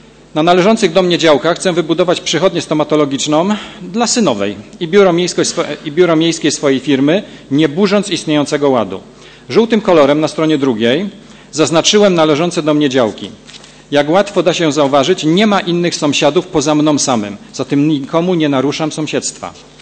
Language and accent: Polish; Poznań, Greater Poland Voivodeship, Poland; Urodziłem się w Poznaniu, cały czas tu żyję i jestem z miastem związany emocjonalnie.